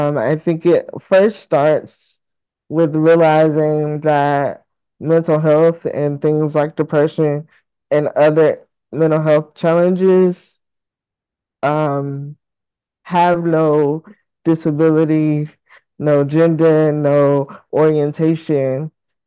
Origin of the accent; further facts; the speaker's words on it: Alabama, United States; moved away; So when I lived back home, because I'm actually from Alabama, I was in community college